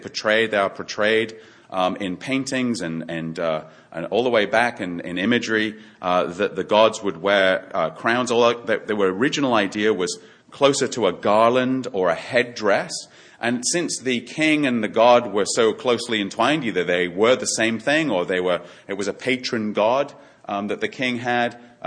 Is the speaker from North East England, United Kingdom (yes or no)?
yes; North East England, United Kingdom; also born or lived in Yorkshire; I grew up in Northumberland, which is at the very north of England, just north, though, of Hadrian's Wall, so I'm a split personality. I don't know whether I'm Scottish or whether I'm English, although I was born in Yorkshire, so technically I'm English.